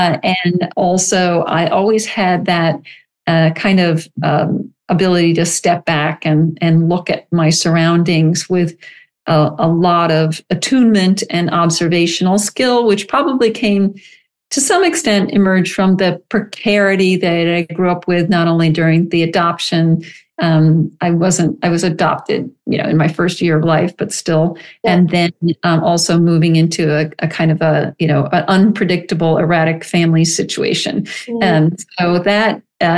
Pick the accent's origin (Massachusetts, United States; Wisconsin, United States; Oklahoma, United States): Massachusetts, United States; Boston; also born or lived in Japan; And now I grew up around Boston. I went to college in Connecticut. And then shortly after that, I moved to Japan